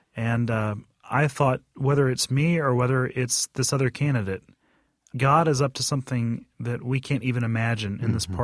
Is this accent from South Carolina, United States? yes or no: yes; South Carolina, United States; I grew up in South Carolina and then have served my entire ordained ministry in Southeastern Synod